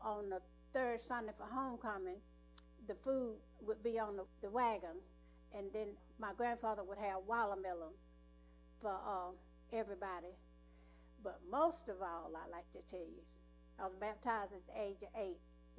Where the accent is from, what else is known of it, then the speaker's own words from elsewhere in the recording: Powder Springs, Georgia, United States; born there; I was born in Powder Springs, about a mile from here, across the railroad track. I was born April 19, 1935. I'm 86 years old now.